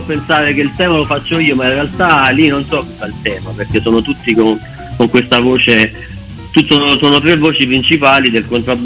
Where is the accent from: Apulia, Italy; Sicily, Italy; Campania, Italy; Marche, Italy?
Campania, Italy; Caserta; now in Viterbo, Italy; siamo tutti di Caserta, se io vivo a Viterbo da qualche anno, però sono tutti di Caserta